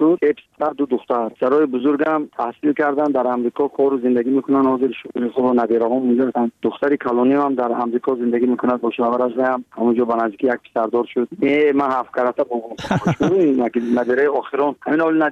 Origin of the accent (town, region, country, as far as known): Tajikistan